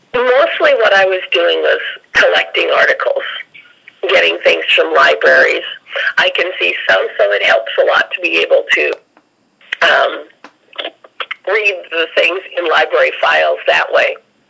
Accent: Fargo, North Dakota, United States; I grew up in Fargo, North Dakota, where I knew the blind rug weavers, the blind door-to-door salesmen, the blind janitors, and so on.

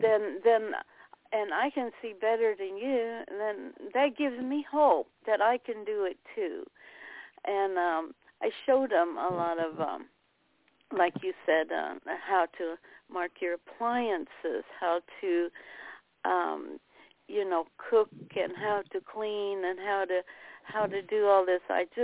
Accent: Missouri, United States; I'm from Missouri, and I just recently retired as a rehabilitation teacher.

